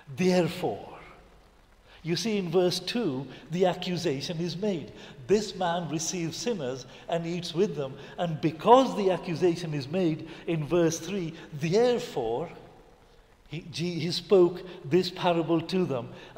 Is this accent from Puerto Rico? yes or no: no; Kenya; Hey, look, I come from Kenya.